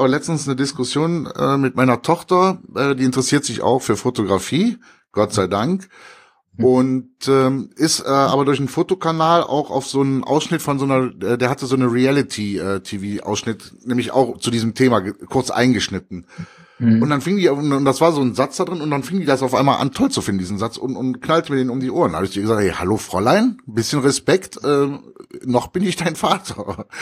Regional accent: Cologne, North Rhine-Westphalia, Germany; Und dann hatten wir damals in Köln

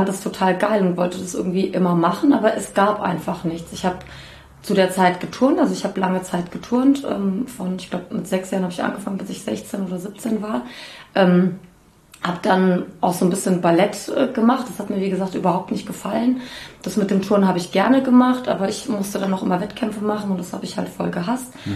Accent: Bad Homburg, Hesse, Germany

